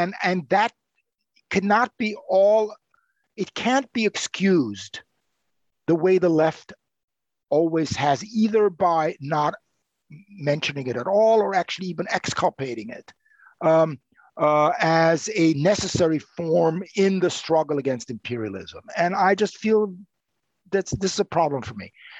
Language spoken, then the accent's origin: English; Vienna, Austria; I come from Vienna, the Viennese Gymnasium